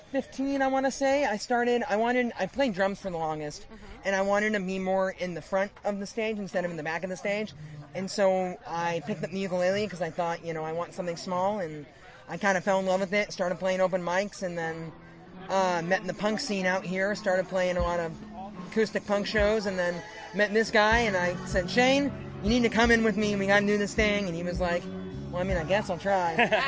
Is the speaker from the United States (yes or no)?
yes; Tacoma, Washington, United States; We are local. We're from Tacoma.